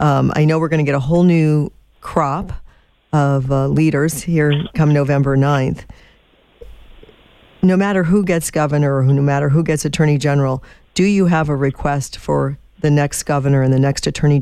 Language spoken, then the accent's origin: English; Illinois, United States; You know, I grew up outside of Chicago. There's tons of jokes to be told there.